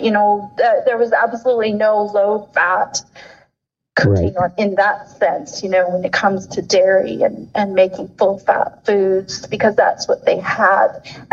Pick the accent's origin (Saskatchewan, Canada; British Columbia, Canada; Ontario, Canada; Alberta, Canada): Saskatchewan, Canada; Where I grew up in Saskatchewan, yeah, definitely my dad grew oats.